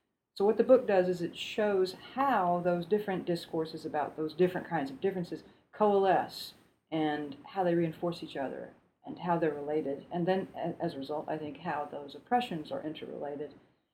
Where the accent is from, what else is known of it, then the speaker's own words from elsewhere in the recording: Alabama, United States; my own personal experience growing up in Alabama in the 60s and 70s and living with a lot of the civil rights movement as a child and young person